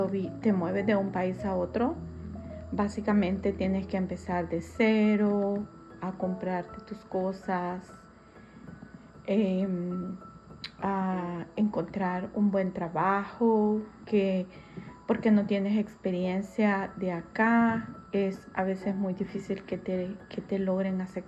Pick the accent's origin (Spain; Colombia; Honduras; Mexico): Honduras; Olancho; Tengo 51 años y soy de Honduras, Centroamérica, de un lugar del departamento de Olancho.